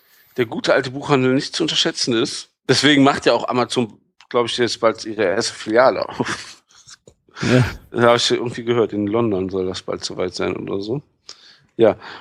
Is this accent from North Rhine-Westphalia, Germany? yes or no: yes; Dortmund, North Rhine-Westphalia, Germany; Ja, also als Dortmunder kennt man das natürlich.